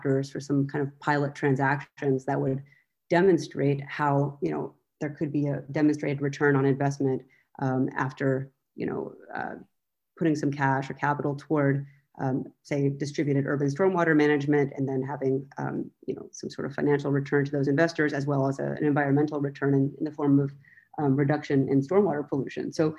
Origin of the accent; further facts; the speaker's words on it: San Diego, California, United States; So I grew up in San Diego. I grew up lucky enough to be by the beach and was a surfer growing up.